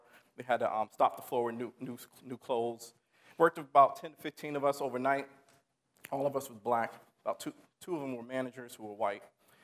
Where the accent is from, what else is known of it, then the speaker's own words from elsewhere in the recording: Maplewood, United States; everything in between, especially growing up in Maplewood.